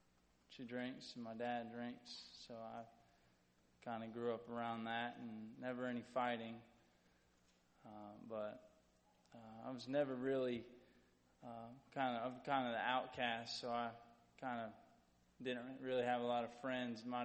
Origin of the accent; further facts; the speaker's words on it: Titusville, Florida, United States; I'm originally from Brevard, Titusville, by the Kennedy Space Center.